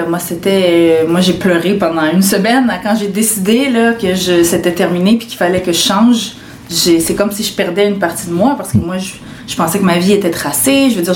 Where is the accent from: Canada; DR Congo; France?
Canada; Laval, Quebec; also born or lived in Montreal; Je suis née tout près d'ici. Ouais. Puis après ça, j'ai grandi surtout à Laval. Mais donc, dès que je suis partie chez mes parents, je suis revenue à Montréal parce que c'est ma ville.